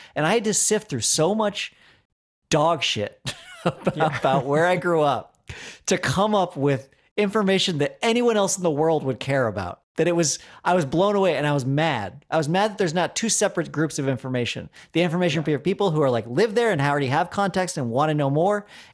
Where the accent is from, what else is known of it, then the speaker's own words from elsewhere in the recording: Colorado, United States; listened to old shows from the local radio station called KDNK from my hometown